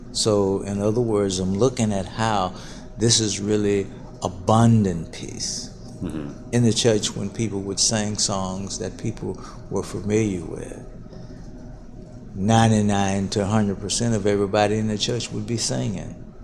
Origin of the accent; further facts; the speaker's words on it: Mississippi, United States; I grew up in Mississippi, in southwest Mississippi, not too far from Macomb and Summit. I'm the youngest of 12 children. So, I grew up going to the churches.